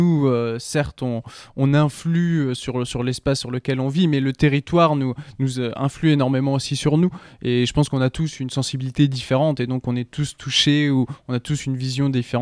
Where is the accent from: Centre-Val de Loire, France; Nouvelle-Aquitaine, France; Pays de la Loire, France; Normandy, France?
Pays de la Loire, France; Laval; la famille est domiciliée à Grenou, à Laval. Je suis né à Grenou, à Laval. J'ai grandi là-bas.